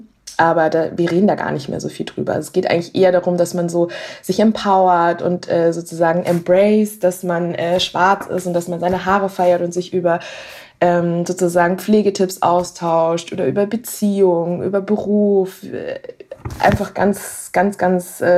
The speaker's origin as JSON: {"language": "German", "town": "Munich", "region": "Bavaria", "country": "Germany", "said": "wenn ich zum Beispiel sage, ich komme aus München"}